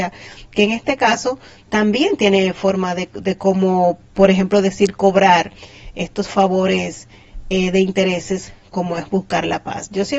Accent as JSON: {"language": "Spanish", "country": "Dominican Republic", "said": "Gracias a Dios que nosotros como República Dominicana estamos en paz y queremos seguir así."}